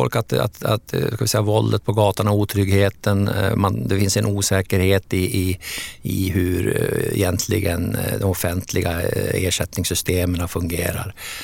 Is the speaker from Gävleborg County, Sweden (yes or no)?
yes; Hamrången, Gävleborg County, Sweden; min hemby faktiskt har bränts av ryssarna en gång